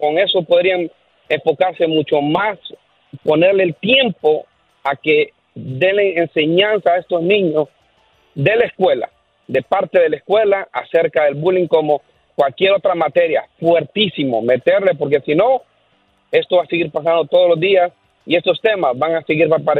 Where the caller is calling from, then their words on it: Dallas, Texas, United States; Buenos días, les hablo aquí de Dallas, Texas.